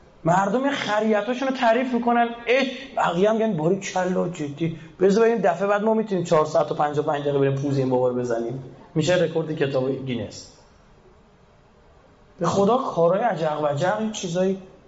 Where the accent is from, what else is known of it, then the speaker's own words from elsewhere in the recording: Iran; یکم فکر کنیم ما ایرانیم